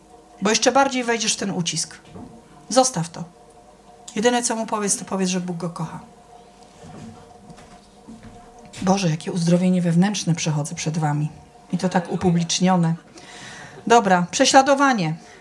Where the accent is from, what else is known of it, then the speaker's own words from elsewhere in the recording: Silesian Voivodeship, Poland; my to jesteśmy takimi prawdziwymi Ślązakami, nie? Bo ja tam staty to jeszcze mam ze Lwowa, nie? Ale tutaj to my jesteśmy tacy prawdziwi ze Śląska.